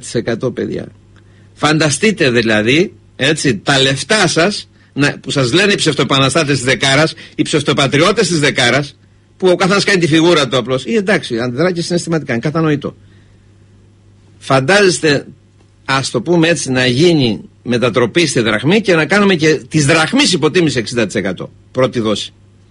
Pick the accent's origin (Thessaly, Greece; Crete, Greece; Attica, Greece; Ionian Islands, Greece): Crete, Greece; εγώ θα λέω με την πατρίδα μου που έχω το θάρρος να τα λέω κιόλας